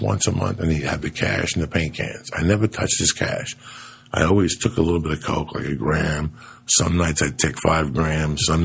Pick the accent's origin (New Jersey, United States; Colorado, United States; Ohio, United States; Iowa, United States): New Jersey, United States; He's from my hometown in Jersey.